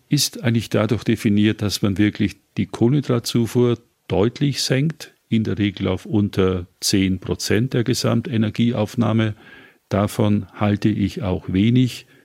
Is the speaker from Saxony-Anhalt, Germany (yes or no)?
no; Bavaria, Germany; Ich bin ja auch in Bayern aufgewachsen, sozialisiert worden mit viel Wurst und Fleisch